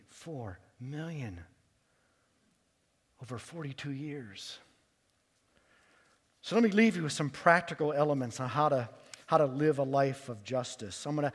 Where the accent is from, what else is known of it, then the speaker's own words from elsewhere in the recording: Pennsylvania, United States; I was from Pennsylvania.